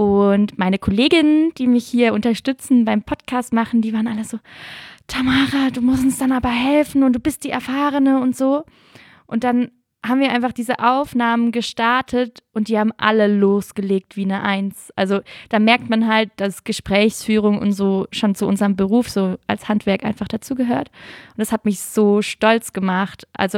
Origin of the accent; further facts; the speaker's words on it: Lörrach, Baden-Württemberg, Germany; ich komme ja eher so aus Lörracher Gegend.